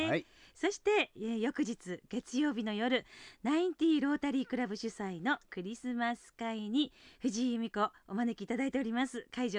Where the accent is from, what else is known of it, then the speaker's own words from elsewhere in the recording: Nasukarasuyama, Tochigi, Japan; 私の地元那須烏山からですね